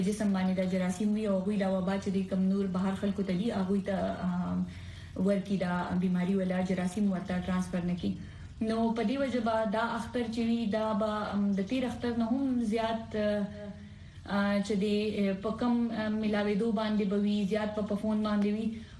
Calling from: Peshawar, Khyber Pakhtunkhwa, Pakistan; زه د پیښور اوسیدونکی یم.

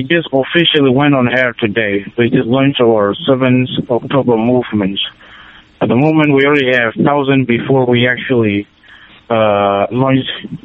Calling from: South Sudan; I am deep in the sacred lands of this country, which is South Sudan. I am in the home soil with my fellow citizens, standing in solidarity with them.

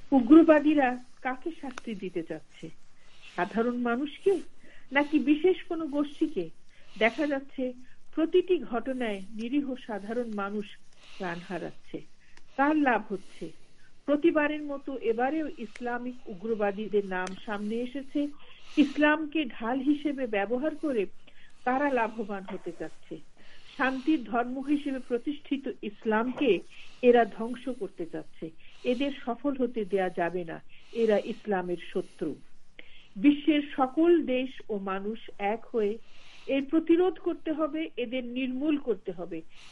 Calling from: Dhaka, Dhaka Division, Bangladesh; আমি ঢাকার

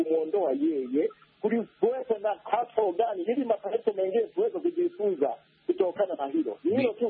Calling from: Garissa, Garissa County, Kenya; Mimi nimetoka kutoka Garissa.

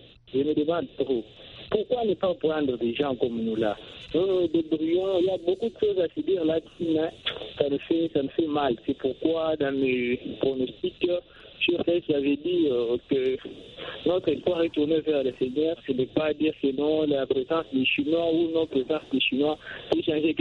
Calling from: Kananga, Kasaï-Central, DR Congo; Chez nous, précisément, à Kananga, au Congo, je suis habitant de Kananga, je suis au Congo, en Afrique généralement.

